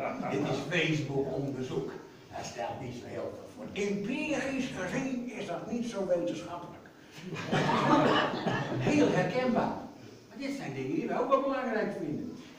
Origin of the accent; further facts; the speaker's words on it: Netherlands; Nou, en als Nederlanders zijn we ontzettend gelukkige mensen, jongens.